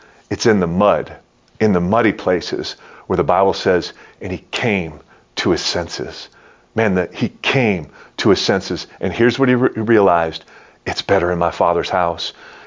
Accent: Detroit, Michigan, United States; it was going to crescendo in 1987 at Joe Louis Arena. It's my hometown

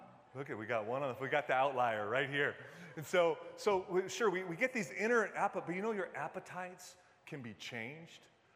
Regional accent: Detroit, Michigan, United States; accent: Northeastern; I'm from the Midwest, Detroit, but by God's grace, I got rid of that awful Midwest accent. And now I got the cool Northeastern accent

